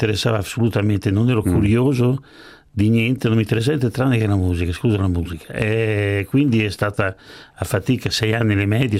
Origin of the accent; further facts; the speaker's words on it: Ferrara, Emilia-Romagna, Italy; born there; Sì, io sono nato a Ferrara, diciamo, che sono di famiglia parmense.